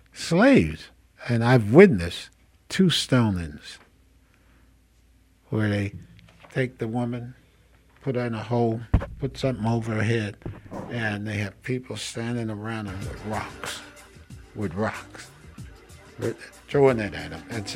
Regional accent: Mobile, Alabama, United States; born there; also born or lived in Paterson, New Jersey; so that's my old city, Paterson, New Jersey, even though I was born right here in Mobile.

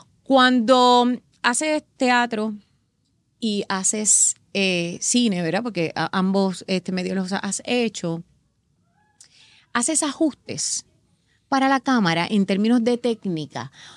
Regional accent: Puerto Rico; yo soy una boricua correcta.

